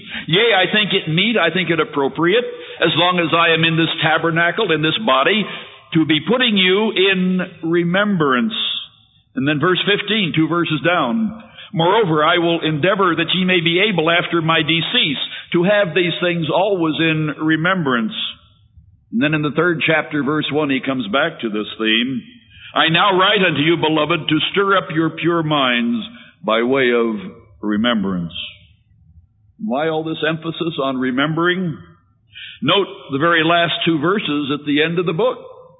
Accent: Pittsburgh, Pennsylvania, United States; born there; Ellen White died in 1915, 12 years before I was born over in Pittsburgh.

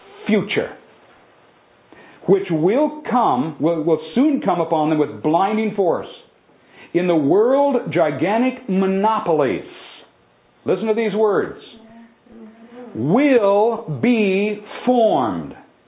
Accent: United States; I appreciate America. I thank God to be the privilege of being an American.

